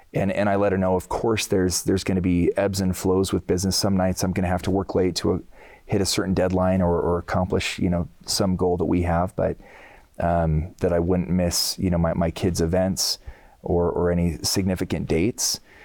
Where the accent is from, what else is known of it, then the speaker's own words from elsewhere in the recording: Pueblo, Colorado, United States; I grew up in Pueblo, Colorado. I have a ton of homies back there.